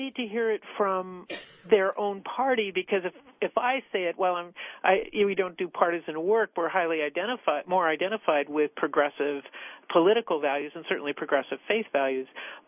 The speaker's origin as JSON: {"language": "English", "town": "Los Angeles", "region": "California", "country": "United States", "tie": "born or raised there", "said": "And, well, I grew up in Los Angeles, so I'm not a hunter person, you know, it just doesn't happen for us there."}